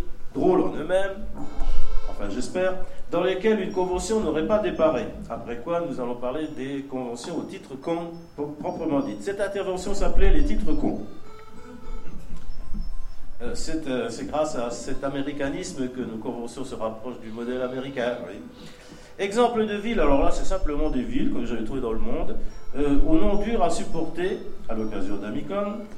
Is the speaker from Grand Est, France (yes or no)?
yes; Florange, Grand Est, France; born there; À Florange, ma ville natale, Flocon.